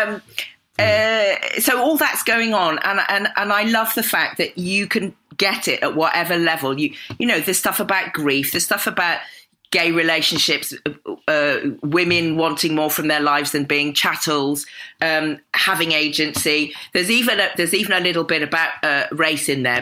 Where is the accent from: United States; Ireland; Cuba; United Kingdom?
United Kingdom; South West England; Where I grew up, we filmed at a place called Badminton House, which is about 5 miles from where I grew up in the Cotswolds.